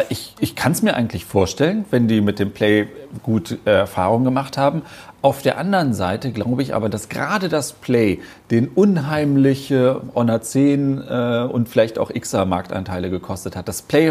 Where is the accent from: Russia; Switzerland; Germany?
Germany; Düsseldorf, North Rhine-Westphalia; Als Düsseldorfer natürlich auch